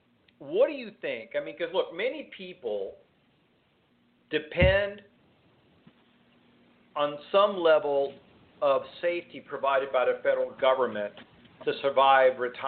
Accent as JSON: {"language": "English", "town": "Houston", "region": "Texas", "country": "United States", "tie": "born or raised there", "also_born_or_lived": "Miami / Fort Lauderdale", "said": "I grew up in Houston. I used to live in Miami and Fort Lauderdale"}